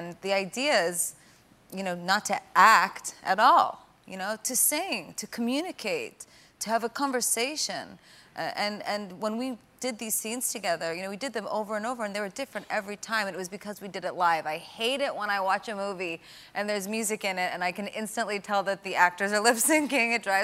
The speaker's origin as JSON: {"language": "English", "region": "East Coast", "country": "United States", "said": "And we're both Italian and we're from the East Coast, so, you know, that's what you do."}